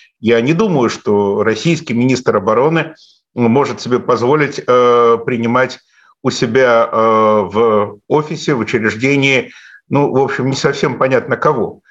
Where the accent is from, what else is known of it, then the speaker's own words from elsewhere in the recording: Belarus; Я сам белорус и, в общем, с удовольствием ношу свой национальный орнамент.